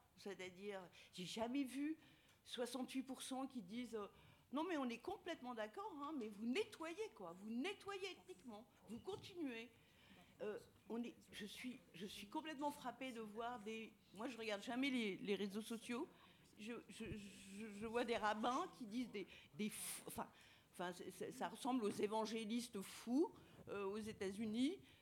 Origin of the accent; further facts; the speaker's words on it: Lebanon; now in France; en tant que vivant en France depuis très longtemps, mais aussi en tant que Libanaise